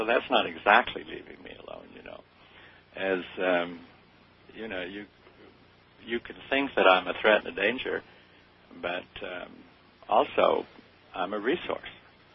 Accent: Telluride, Colorado, United States; born there; you know, I was born in Telluride, Colorado, so I appreciate natural beauty really much.

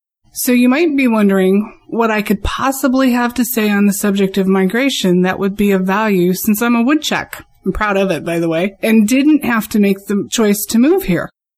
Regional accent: Seattle, Washington, United States; from Seattle

